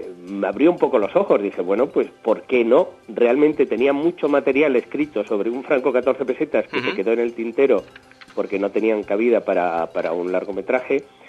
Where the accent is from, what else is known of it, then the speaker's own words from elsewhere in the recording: Switzerland; todas de la zona donde yo me crié en Suiza, que es la zona que linda con Austria y con Alemania, debajo del lago Constanza